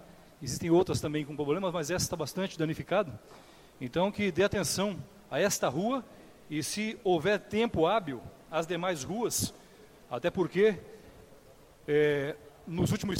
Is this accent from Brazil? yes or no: yes; Brazil; E nós, como somos brasileiros, sofremos talvez bem mais do que os demais países